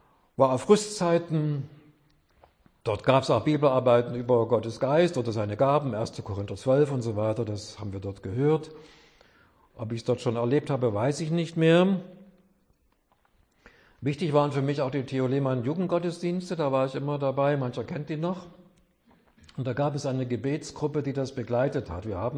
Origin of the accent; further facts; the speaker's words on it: Schönfels, Saxony, Germany; also born or lived in Chemnitz; Ich bin in Schönfels aufgewachsen, bei Zwickhaus, ein kleines Dorf. Kam nach Chemnitz